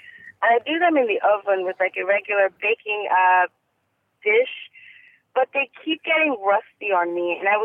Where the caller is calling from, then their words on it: Houston, Texas, United States; I am calling from Houston, Texas.